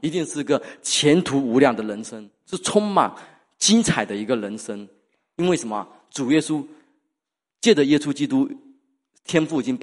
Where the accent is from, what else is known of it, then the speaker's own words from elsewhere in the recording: Fujian, China; 爱拼才会赢嘛，对不对？我们福建人说的，爱拼才会赢